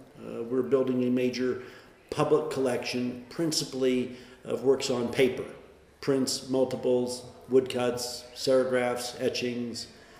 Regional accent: Portland, Oregon, United States; Well, I grew up in Portland, Oregon, where I still live, and my mother opened an art gallery when I was in the third grade.

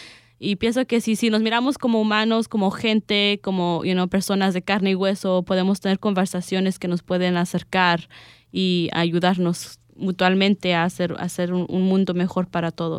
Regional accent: Colombia; also born or lived in Puerto Rico; now in United States; siento una persona colombiana que ha vivido en Puerto Rico, con diferente gente, you know, sí, igual somos latinos, hispanos, pero hacemos diferente cultura y aún así podemos estar ahí en solidaridad y después de ahí venir aquí a los Estados Unidos

